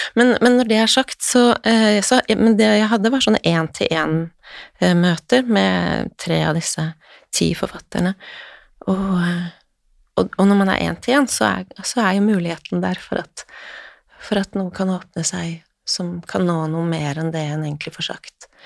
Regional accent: Finnmark, Norway; jeg vokste opp ved Tanaelva i Finnmark

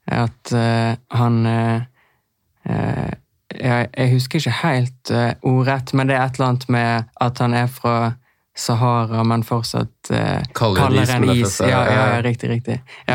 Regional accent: Radøy, Vestland, Norway; på Radøy der jeg er fra, der sier vi at å være kald, det er å være veldig kul, og det er en positiv ting da.

